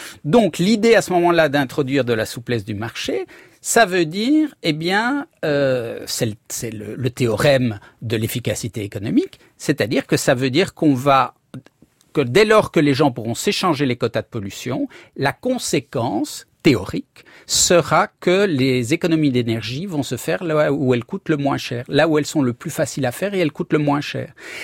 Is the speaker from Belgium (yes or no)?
yes; Belgium; Donc, moi, vous savez, je viens de Belgique.